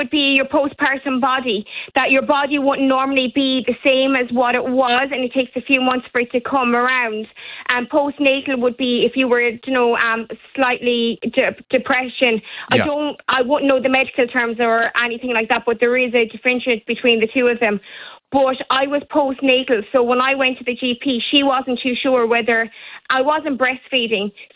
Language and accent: English; Castletroy, Munster, Ireland; I'm from Castletroy myself